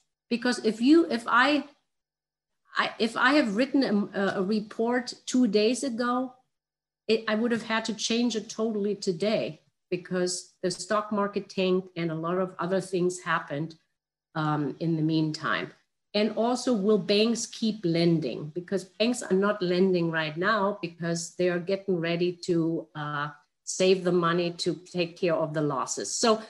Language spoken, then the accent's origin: English; Germany; Europe, especially my hometown, Germany, is unfortunately suddenly not doing too good.